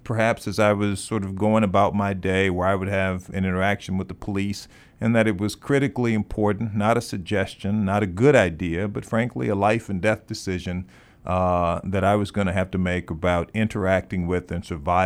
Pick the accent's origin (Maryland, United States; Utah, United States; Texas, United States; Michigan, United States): Texas, United States; Houston; as a 16-year-old teenager and growing up in Houston, Texas.